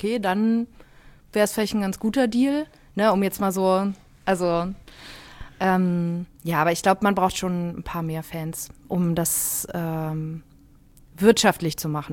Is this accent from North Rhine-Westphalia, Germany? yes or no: yes; North Rhine-Westphalia, Germany; now in Cologne, Germany; Und dann haben wir noch ein paar Jährchen in Berlin gelebt und sind aber kurz nach der Wende dann Richtung Rheinland gezogen. Also ich bin im Rheinland groß geworden. Und so in der Nähe von Düsseldorf